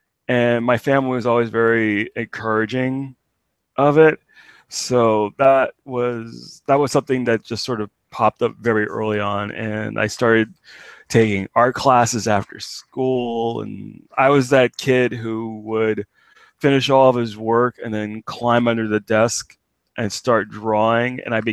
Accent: New York City, New York, United States; I'm originally from New York City. I'm born and raised, traveled around a little bit, but I'm currently live back in New York. So I'm in Brooklyn.

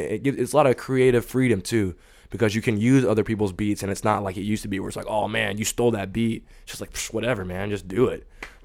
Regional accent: the South, United States; I use a lot of Southern artists' beats because I'm from the South, so I like Southern rap.

